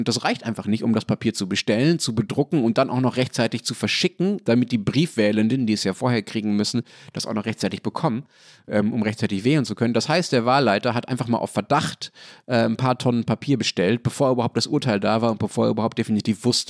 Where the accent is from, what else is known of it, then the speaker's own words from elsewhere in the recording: Berlin, Germany; Das ist als Berliner natürlich irgendwie bitter, klar.